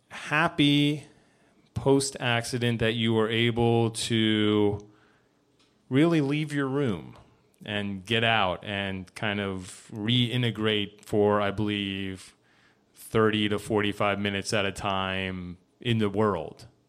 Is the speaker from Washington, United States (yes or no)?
no; Iowa, United States; I grew up in Iowa.